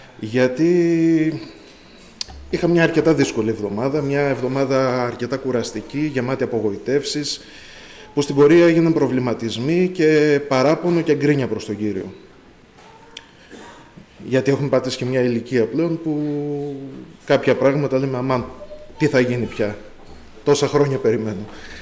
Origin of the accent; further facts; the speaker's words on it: Ioannina, Epirus, Greece; από τα Γιάννενα.